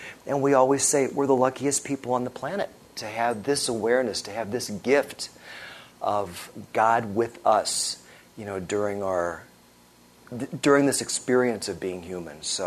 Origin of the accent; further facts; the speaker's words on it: St. Louis, Missouri, United States; I'm from St. Louis.